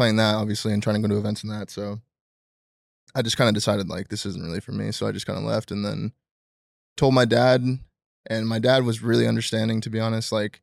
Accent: California, United States; Growing up in SoCal, you like had to, or else like you would just get left behind, not get invited to shit.

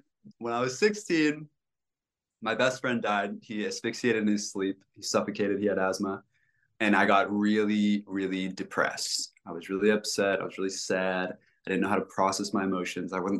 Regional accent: California, United States; born there; Hi, guys. Nice to meet you. I was born in California, and I'm an only child.

